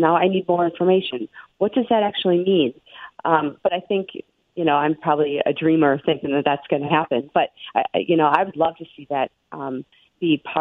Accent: Midwest, United States; because I'm from the Midwest, you know, the middle of America

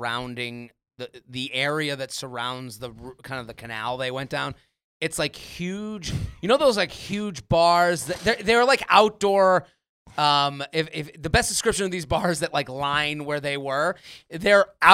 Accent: Boston, Massachusetts, United States; I'm a huge Tom Brady fan. I'm from New England. I'm from Boston.

